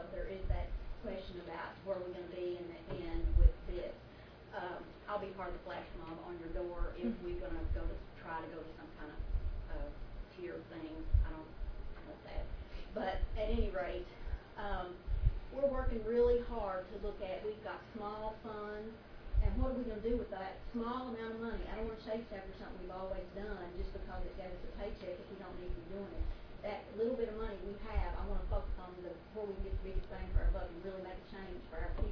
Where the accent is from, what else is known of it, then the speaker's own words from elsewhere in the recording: Kentucky, United States; from Kentucky.